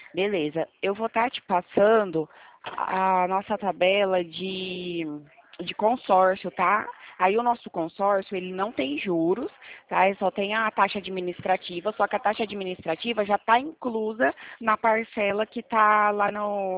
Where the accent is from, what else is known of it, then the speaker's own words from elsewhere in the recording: Presidente Prudente, São Paulo, Brazil; Eu sou de Prudente.